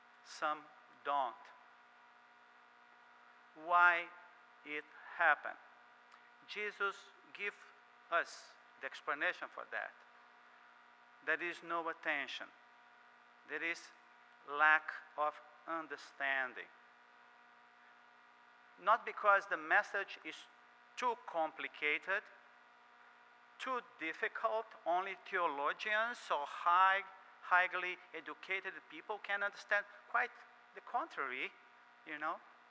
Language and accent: English; Brazil; also born or lived in Portugal; I'm from Portugal originally. I grew up in Brazil. Most of my time lifetime I spent in Brazil.